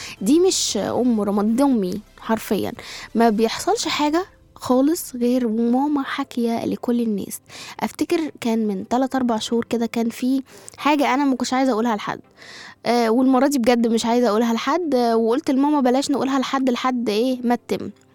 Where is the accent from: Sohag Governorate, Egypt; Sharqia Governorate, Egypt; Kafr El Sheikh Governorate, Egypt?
Sharqia Governorate, Egypt; Zagazig; انا من الزقازيق، زقازوقة كانت عارفة ان انا عاملة جمعية